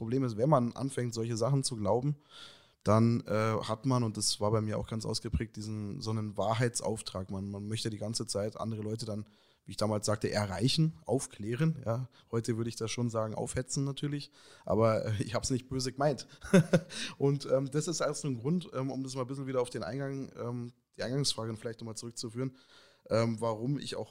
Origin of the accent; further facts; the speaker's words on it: Munich, Bavaria, Germany; Genau, also die Kindheit war hier in München. Die frühe Jugend dann eben in Dorfen bzw. Erding und jetzt heute bin ich dann doch wieder Münchner.